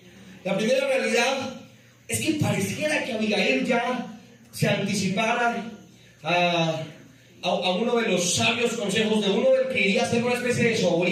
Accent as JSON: {"language": "Spanish", "country": "Colombia", "said": "nosotros como colombianos decimos vacuna"}